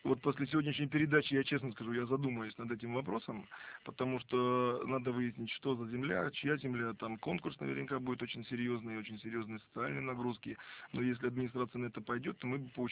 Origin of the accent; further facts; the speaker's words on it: Velyki Sorochyntsi, Poltava Oblast, Ukraine; born there; Родился в Полтавской области на Украине. Я по соседству в Великих Сорочницах родился, по соседству с великим нашим российским писателем Николаем Васильевичем Гоголем.